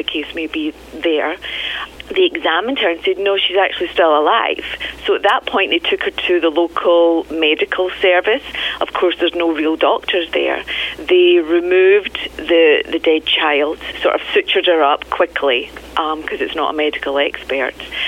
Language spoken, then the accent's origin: English; Scotland, United Kingdom; Yes, I'm from Scotland.